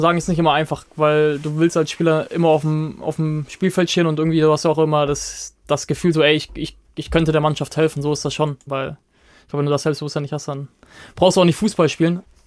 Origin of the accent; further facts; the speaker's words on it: Stuttgart, Baden-Württemberg, Germany; als Stuttgarter, wenn du von klein auf dort anwächst